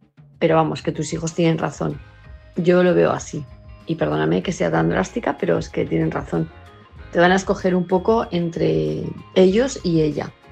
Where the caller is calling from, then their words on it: Palma de Mallorca, Balearic Islands, Spain; de Palma de Mallorca